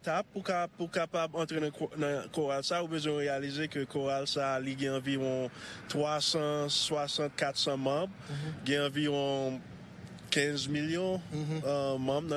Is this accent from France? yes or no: no; Haiti; nous même en tant que haïtien